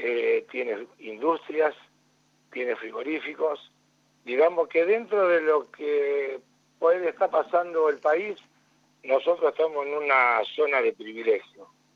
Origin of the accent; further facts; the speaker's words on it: Casilda, Santa Fe, Argentina; born there; Nací en Casilda hace 55 años, sí, señor.